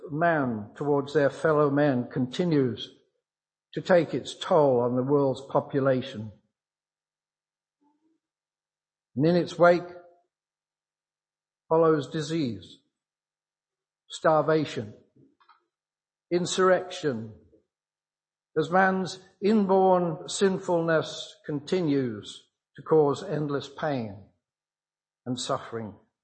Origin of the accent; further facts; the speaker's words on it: Coventry, West Midlands, United Kingdom; And during this time, the center of my hometown, Coventry, suffered massive destruction. And several of the local houses around our own house were turned into bomb sites.